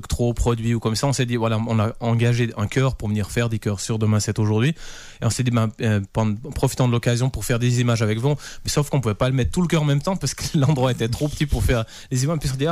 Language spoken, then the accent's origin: French; Switzerland; Mais non, on est suisse, on est bien organisé